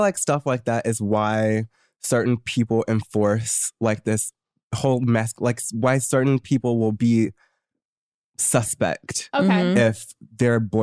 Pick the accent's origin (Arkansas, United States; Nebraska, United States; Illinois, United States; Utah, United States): Arkansas, United States; Pine Bluff; born there; I was born in Pine Bluff.